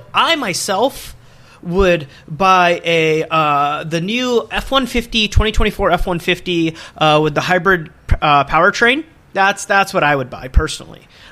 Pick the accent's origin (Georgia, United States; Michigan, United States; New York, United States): Georgia, United States; But I was born and raised in South Georgia, so I think buying anything but a truck would be ridiculous.